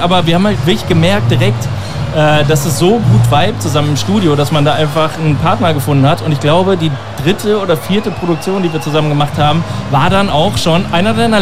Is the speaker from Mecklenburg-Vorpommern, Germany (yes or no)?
no; North Rhine-Westphalia, Germany; ich komme aus dem Rheinland